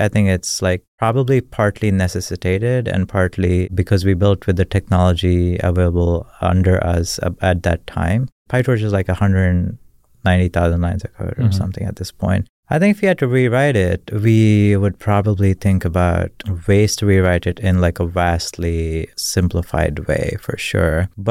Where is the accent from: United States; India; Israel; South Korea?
India; Like I grew up in India. I didn't have internet for a while.